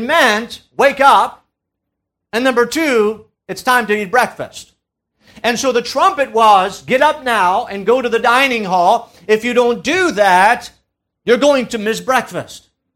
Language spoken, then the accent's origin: English; France; She didn't grow up in France. I did.